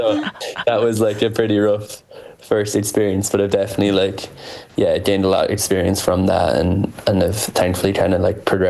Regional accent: Ireland; I'm Irish

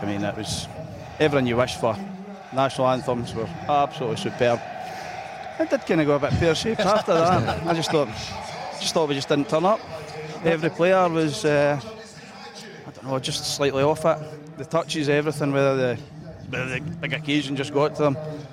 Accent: Linlithgow, Scotland, United Kingdom; I'm from Linlithgow, yes, that's right.

